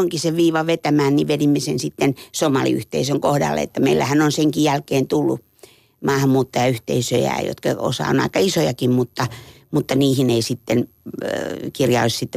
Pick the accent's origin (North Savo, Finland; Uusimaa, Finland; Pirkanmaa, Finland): Uusimaa, Finland; Helsinki; born there; mä oon syntynyt Helsingissä opiskelijavanhemmille, mutta koska perhe oli kirjoilla Seinäjoella, niin syntymäpaikaksi myöhemmin merkittiin Seinäjoki.